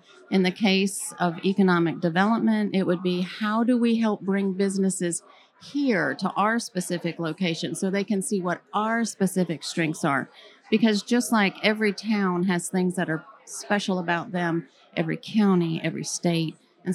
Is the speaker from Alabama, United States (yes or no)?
yes; Lillian, Alabama, United States; I grew up in Lillian, Alabama, bordered by Florida by Perdido Bay, where I would ride my horse and swim.